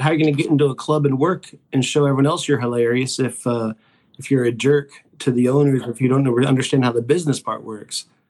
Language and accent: English; Texas, United States; I grew up in South Texas. It was weird. It's like 90% Hispanic.